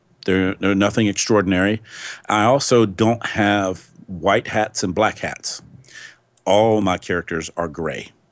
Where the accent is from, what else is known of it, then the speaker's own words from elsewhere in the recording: North Carolina, United States; not necessarily rural North Carolina, but we were 30 minutes from the closest town, so to speak, growing up. And a trip to town was a trip to town, so to speak. Didn't get to town much.